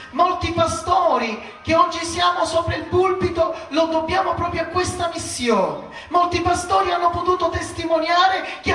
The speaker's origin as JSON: {"language": "Italian", "town": "Palermo", "region": "Sicily", "country": "Italy", "said": "Io vengo dalla stessa zona del nostro fratello Tony Tarantino, sono di Brancaccio."}